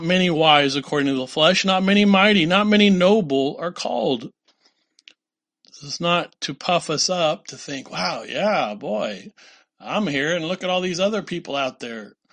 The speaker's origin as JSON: {"language": "English", "town": "La Harpe", "region": "Illinois", "country": "United States", "tie": "born or raised there", "said": "my classmates growing up in La Harpe, Illinois? You know, we had 26 in my high school class"}